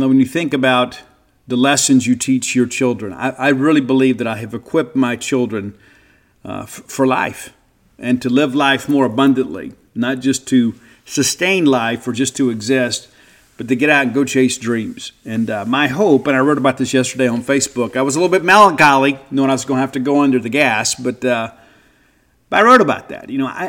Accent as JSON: {"language": "English", "region": "Mississippi", "country": "United States", "tie": "born or raised there", "said": "I felt like I needed to get out of Mississippi, and I did leave Mississippi, and ultimately I came home"}